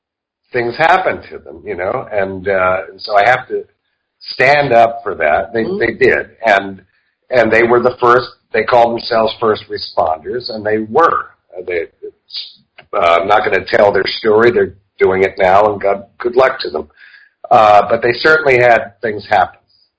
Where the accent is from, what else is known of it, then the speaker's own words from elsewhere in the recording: New York, United States; also born or lived in England; And but I was a kid from New York and decided to go in the Air Force in 79.